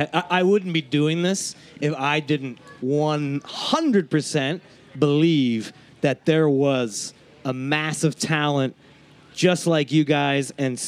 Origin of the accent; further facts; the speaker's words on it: New York, United States; and I, being a New Yorker, was so blown away by it